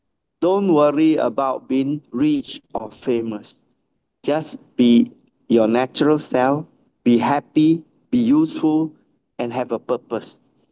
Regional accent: Singapore; For me, growing up in Singapore

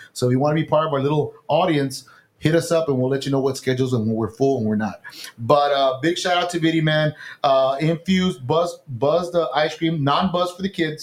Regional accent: Westlake, Texas, United States; I'm from Westlake. Come by my house. I'm on my way home. South Texas.

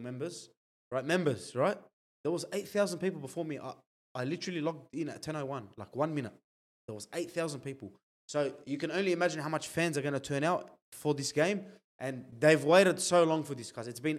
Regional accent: Queensland, Australia; this guy torments me as Queenslander

